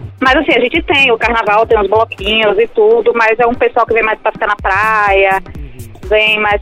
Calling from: Aracaju, Sergipe, Brazil; Eu falo aqui de Aracaju, Sergipe.

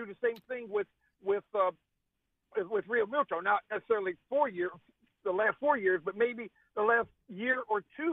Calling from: Scottsdale, Arizona, United States; Yeah, hi. … I'm calling from Scottsdale, Arizona.

